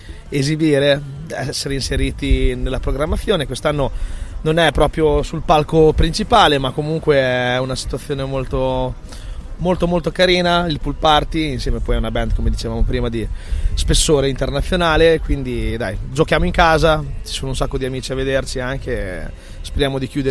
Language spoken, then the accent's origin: Italian; Emilia-Romagna, Italy; Essendo romagnoli abbiamo a cuore la nostra terra, le radici, le tradizioni